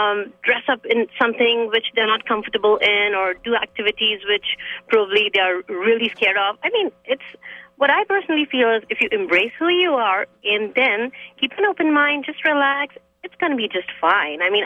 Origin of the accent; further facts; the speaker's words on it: India; now in United States; I'm an Indian. Yep. Any which day, I'm an Indian. I'm going to be an Indian till I die.